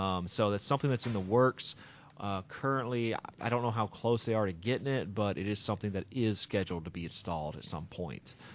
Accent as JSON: {"language": "English", "region": "Texas", "country": "United States", "tie": "born or raised there", "said": "I grew up in Texas, so football was king."}